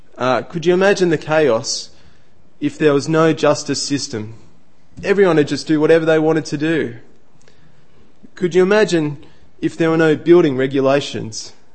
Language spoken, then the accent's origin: English; Goulburn, New South Wales, Australia; I grew up in Goulburn.